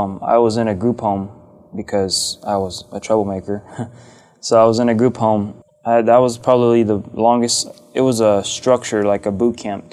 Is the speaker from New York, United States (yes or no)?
no; Texas, United States; I grew up in CPS. I was born and raised in Texas.